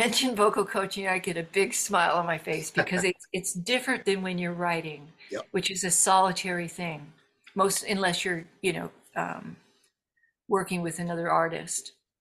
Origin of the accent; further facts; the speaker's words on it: Missouri, United States; She goes back to my home state of Missouri.